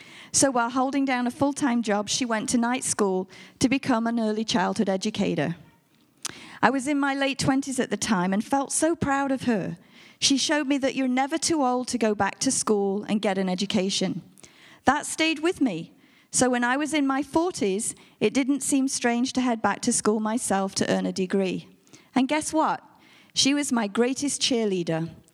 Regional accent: England, United Kingdom; I was born in England in the early 1960s.

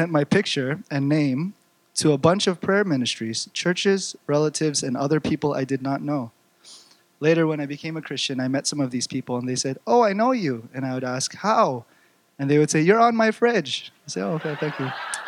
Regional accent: Toronto, Ontario, Canada; also born or lived in Philippines; I grew up in the Greater Toronto Area, or the GTA, as it's commonly called, and after my family immigrated to Canada in the late 80s. I came to BC just a couple years ago.

